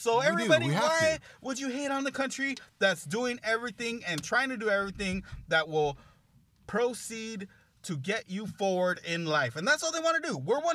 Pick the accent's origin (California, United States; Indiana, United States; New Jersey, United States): California, United States; And we are from Southern California, the most beautiful place on the planet, besides other beautiful places